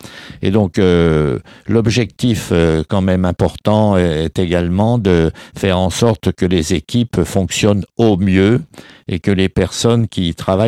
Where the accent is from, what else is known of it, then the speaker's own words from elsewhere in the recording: Bourgogne-Franche-Comté, France; now in Dijon, France; On peut le dire, je suis bressant du Jura, voilà, et bourguignon aussi, puisque j'ai vécu quand même, j'ai toujours ma résidence principale sur Dijon.